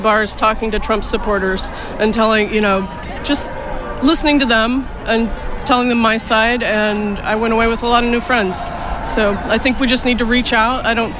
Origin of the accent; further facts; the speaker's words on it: Eugene, Oregon, United States; I'm from Eugene, Oregon.